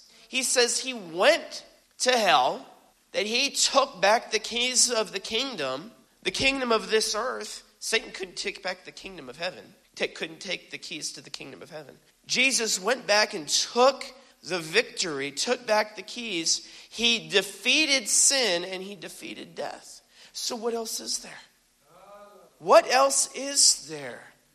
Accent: Hawaii, United States; I grew up in Hawaii. And mind you, it's not all beaches and coconuts. I grew up as the minority.

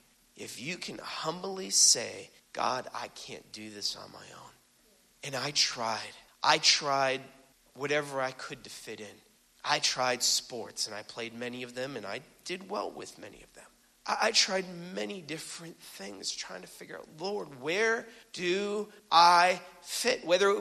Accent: Hawaii, United States; I grew up in Hawaii. And mind you, it's not all beaches and coconuts. I grew up as the minority.

